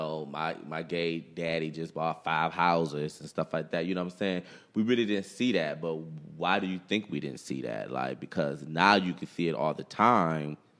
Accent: Detroit, Michigan, United States; So I'm just trying to think about like people we were growing up in Detroit.

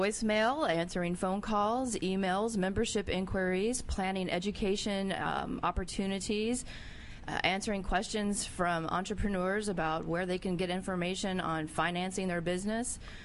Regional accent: Roanoke, Virginia, United States; born there; I was born in Roanoke, Virginia.

